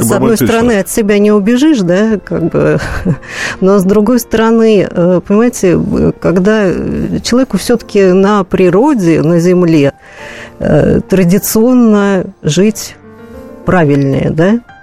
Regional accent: Moscow, Russia; я тоже родилась в Москве, я коренная москвичка, в третьем, в четвертом поколении, всю жизнь прожила в Москве

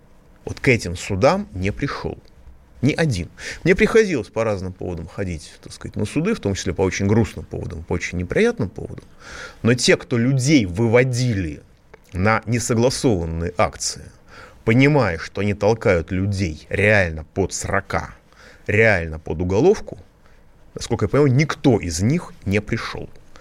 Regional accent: Moscow, Russia; как москвич я могу сказать

